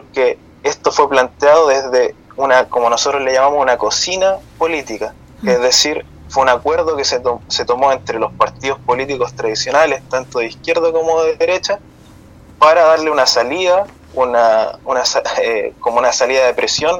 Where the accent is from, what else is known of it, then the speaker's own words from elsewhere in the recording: Chile; lo cual en la práctica trae muchos inconvenientes para el desarrollo de la vida como chilenos